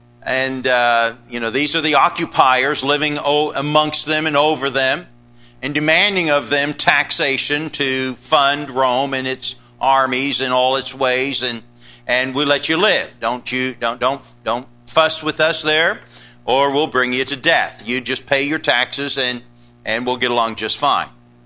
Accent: England, United Kingdom; growing up in England, we have our most predominant Christian religion over there is Church of England.

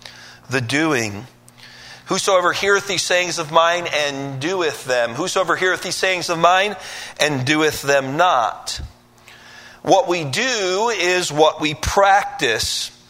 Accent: Detroit, Michigan, United States; I'm from Detroit originally. I'm not from the South.

